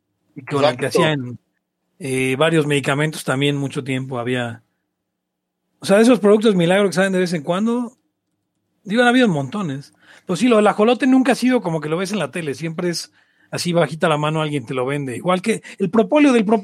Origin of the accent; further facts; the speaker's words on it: Mexico; soy de México.